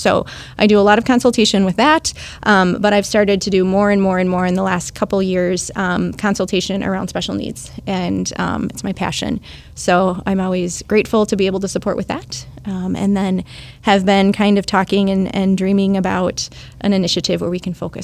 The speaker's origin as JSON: {"language": "English", "town": "Burnsville", "region": "Minnesota", "country": "United States", "tie": "born or raised there", "said": "Yeah. So I'm from the Twin Cities. I was born and raised in Burnsville."}